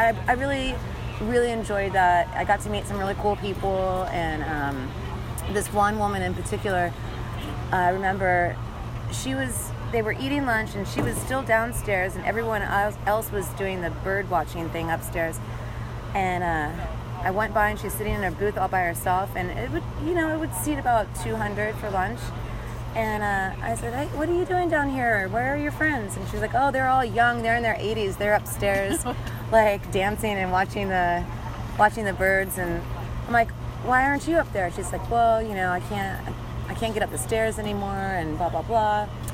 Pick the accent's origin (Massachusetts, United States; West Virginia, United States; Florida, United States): Florida, United States; also born or lived in Atlanta / Denver; now in Austin, United States; no, I moved here from Florida originally about 11 years ago.